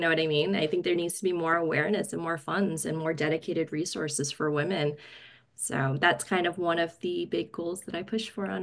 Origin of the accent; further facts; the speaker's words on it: the South, United States; Fun fact, I grew up in the South, but I hate okra.